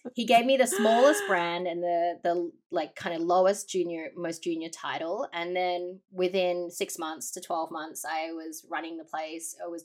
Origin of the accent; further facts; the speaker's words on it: Melbourne, Victoria, Australia; moved away as an adult; also born or lived in New York; I'm Chinese Vietnamese by descent, and I grew up in Melbourne, born and raised. And then I actually moved to New York, and I lived in and worked in New York for about a decade.